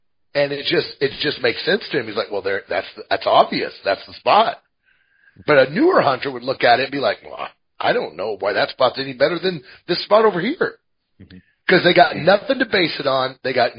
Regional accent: Midwest, United States; now in Montana, United States; Because I'm from the Midwest.

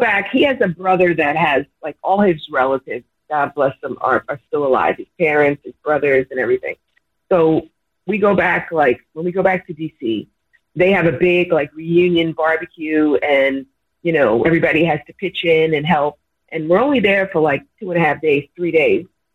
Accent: New York, United States; now in Cincinnati, United States; I'm from New York.

